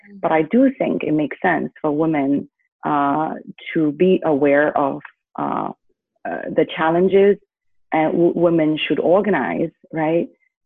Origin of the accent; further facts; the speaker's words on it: China; I think having grown up in China, having grown up in a society where it's fairly homogeneous, so I was quite lucky.